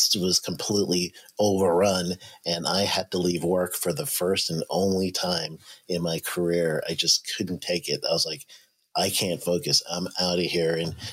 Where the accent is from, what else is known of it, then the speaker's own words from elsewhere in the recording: New York, United States; My cousin, I grew up in New York, and my cousin was there.